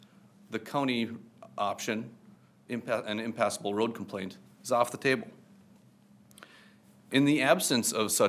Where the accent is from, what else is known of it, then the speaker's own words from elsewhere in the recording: Duluth, Minnesota, United States; I come from Duluth, and I appear here on behalf of the respondent, Windermere Township.